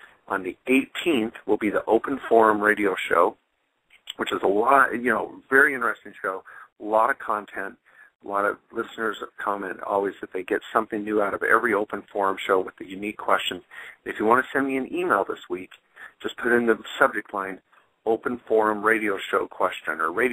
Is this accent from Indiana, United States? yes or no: no; Washington, United States; I grew up in Washington State, in the desert of Washington State. It's known as the High Desert. It's kind of on the east side of Washington.